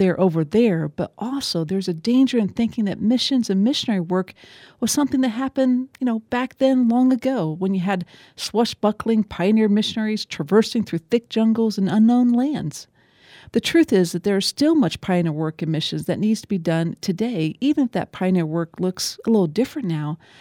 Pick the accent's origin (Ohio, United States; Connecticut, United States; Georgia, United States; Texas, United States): Ohio, United States; where I grew up in Northwest Ohio